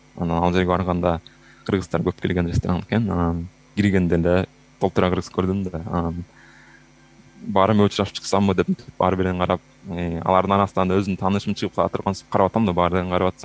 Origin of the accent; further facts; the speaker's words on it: Jalal-Abad Region, Kyrgyzstan; мен деле ошол кичинекей эле баягы Жалал Абаддын Аксы районунда кичинекей ошо борборунда чоңойдум. Ал жерде ал убакта бир 10,000 киши жашаса керек.